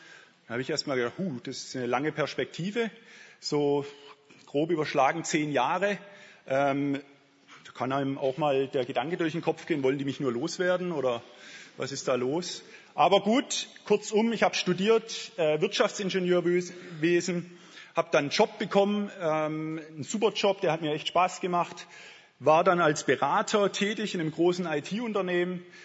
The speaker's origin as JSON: {"language": "German", "town": "Bad Liebenzell", "region": "Baden-Württemberg", "country": "Germany", "tie": "born or raised there", "said": "Bin aufgewachsen in Bad Liebenzell, da ist eine Missionsgesellschaft"}